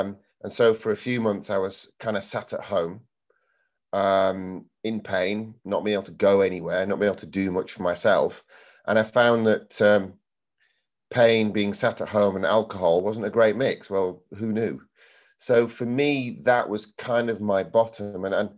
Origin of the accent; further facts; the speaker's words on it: Yorkshire and the Humber, United Kingdom; You'll also guess I'm not from South Africa. I'm actually from Yorkshire.